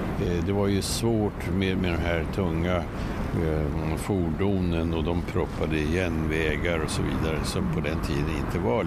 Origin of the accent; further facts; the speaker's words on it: Uppsala, Uppsala County, Sweden; i min hemstad Uppsala så lärde jag mig simma i precis motsvarande stort badhus nere vid Fyrisån.